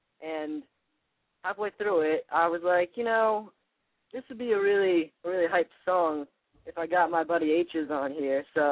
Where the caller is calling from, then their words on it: Pennsylvania, United States; Oh, I'm calling from Pennsylvania, 717.